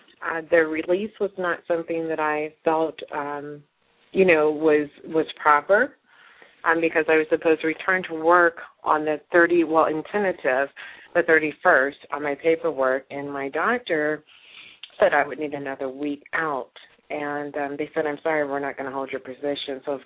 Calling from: Cleveland, Ohio, United States; I'm calling from Cleveland.

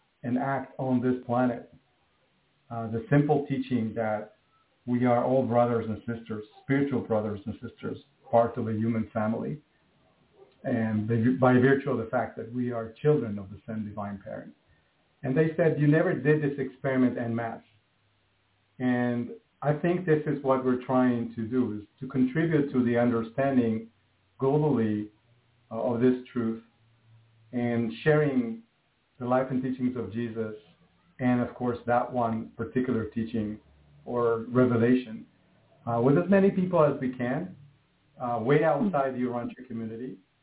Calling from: Israel; I'm calling in from Israel. It's 6 p.m. here.

